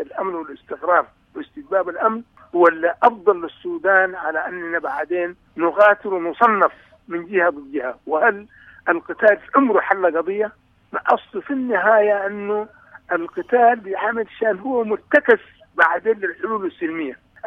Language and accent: Arabic; Sudan; نعم أنا من السودان